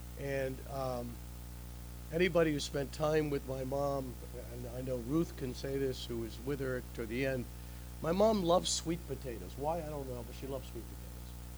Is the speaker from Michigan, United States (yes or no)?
no; Rutherford, New Jersey, United States; We grew up outside of New York, a little town called Rutherford. I don't know if anybody's been there, Bergen County, about 8 miles outside of New York City.